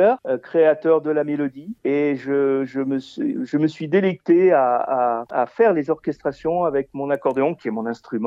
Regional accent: Auvergne-Rhône-Alpes, France; je suis savoyard d'origine, et en 2019, avec mon épouse, on a déménagé, et on est venu dans le Morvan

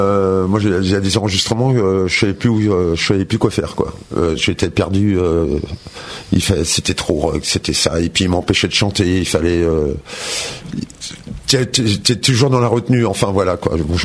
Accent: Enghien-les-Bains, Île-de-France, France; Bah, je suis né à Enghien. Et après, je suis. Ouais, mes parents, ils sont déménagés, mais je suis un gars d'Enghien.

